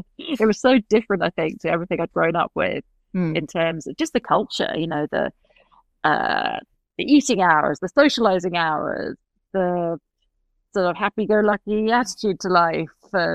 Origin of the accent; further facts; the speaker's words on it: Scotland, United Kingdom; also born or lived in England; grew up in Scotland. I from the age of five, actually. I was born in England, but my parents moved to Scotland with work when I was five, and I was there ever after